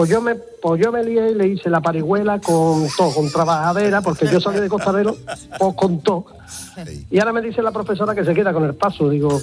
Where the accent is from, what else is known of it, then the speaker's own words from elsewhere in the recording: Seville, Andalusia, Spain; now in Granada, Spain; Yo vivo en Granada, soy sevillano, pero vivo en Granada.